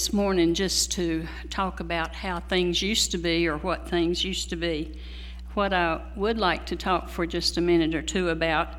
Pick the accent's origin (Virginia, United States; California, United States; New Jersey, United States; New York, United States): Virginia, United States; Roanoke; The church that I attended in, or was a member of growing up in Roanoke, Virginia, was a very missions-oriented, missions-involved church